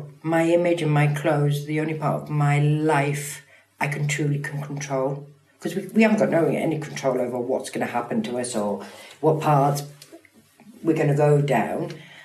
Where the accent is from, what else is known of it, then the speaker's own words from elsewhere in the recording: Pontypridd, Wales, United Kingdom; from Pontydewi, who just happens to love clothes. And I will always be … from Ponty, who happens to love clothes.